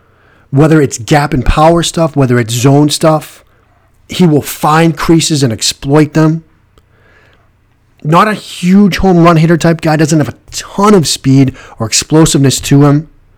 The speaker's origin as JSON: {"language": "English", "town": "Boston", "region": "Massachusetts", "country": "United States", "accent": "Boston", "said": "this podcast is just one of the many ways that I flaunt my flagrant Boston accent from time to time."}